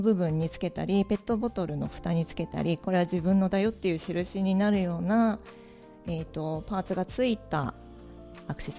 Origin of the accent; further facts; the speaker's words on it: Kuriyama, Hokkaido, Japan; now in Sapporo, Japan; 高校生まで栗山高校出身なので、高校生までは栗山で、今は札幌に住んでますが、札幌の方が今もう長くなってしまいましたが、地元がこちらです。